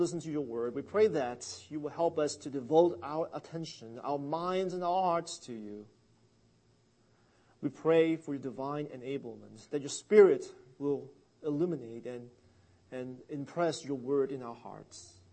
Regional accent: Hong Kong; Many of you know that I grew up in Hong Kong, and I grew up loving cars and driving.

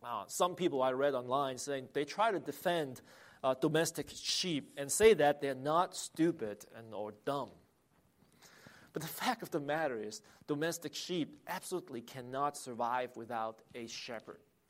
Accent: Hong Kong; I'm no expert on sheep since I grew up in Hong Kong.

